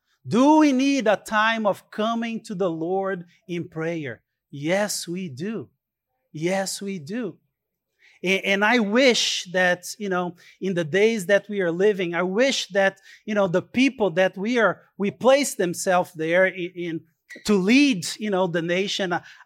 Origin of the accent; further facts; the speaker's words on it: Brazil; now in United States; You know, I'm Brazilian, but I am also American, right?